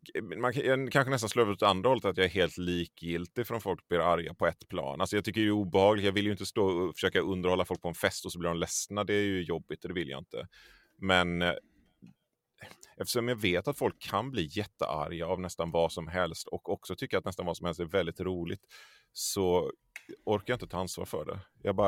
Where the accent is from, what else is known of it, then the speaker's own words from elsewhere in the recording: Tollered, Västra Götaland County, Sweden; also born or lived in Borås; född i Borås, vill jag minnas. Men jag har ingen särskild relation till staden Borås. Jag är uppvuxen i ett litet samhälle som heter Tollered. Som ligger strax en bit utanför Göteborg. Det är liksom pendlingsavstånd till Göteborg. Ganska idylliskt.